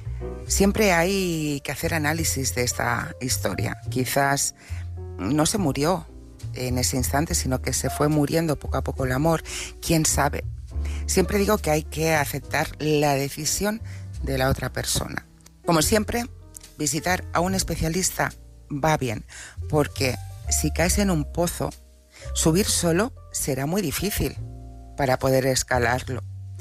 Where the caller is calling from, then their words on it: Barcelona, Catalonia, Spain; de Barcelona.